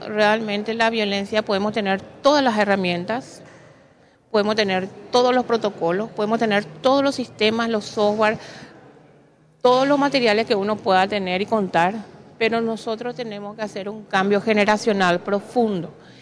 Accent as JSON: {"language": "Spanish", "country": "Paraguay", "said": "ese respeto que necesitamos nosotros rescatar como familia paraguaya que somos"}